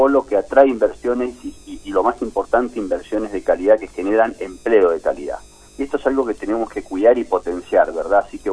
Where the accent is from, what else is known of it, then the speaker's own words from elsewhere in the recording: San Rafael, Mendoza, Argentina; Y estando acá en Buenos Aires, cuando digo soy de San Rafael